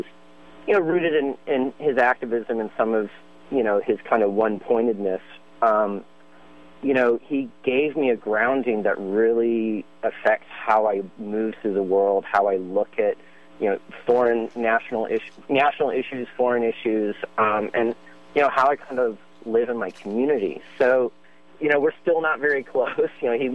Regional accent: Little Rock, Arkansas, United States; But I grew up in Little Rock, Arkansas, where we really stuck out like a sore thumb.

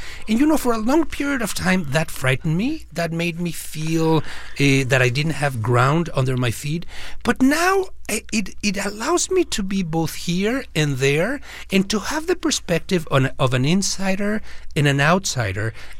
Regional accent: Mexico; I grew up in Mexico in a small minority a part of a Jewish community of immigrants from Poland and Ukraine.

